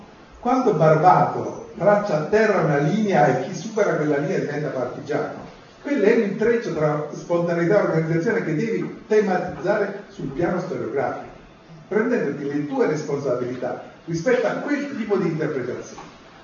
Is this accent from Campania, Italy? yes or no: yes; Naples, Campania, Italy; now in Turin, Italy; io sono più di 50 anni che vivo a Torino, però sono napoletano.